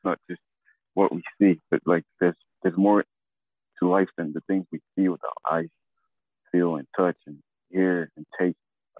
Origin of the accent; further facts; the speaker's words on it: Zimbabwe; Like growing up in Zimbabwe, like taught me like how important sport to be part of the team is.